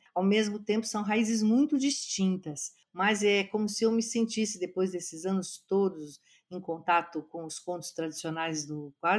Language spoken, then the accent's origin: Portuguese; São Paulo, Brazil; born there; Na verdade, eu nasci em São Paulo, eu vim nascer em São Paulo. Meus pais são do interior, o meu pai é do Vale do Paraíba, era do Vale do Paraíba, e a minha mãe lá de Barretos.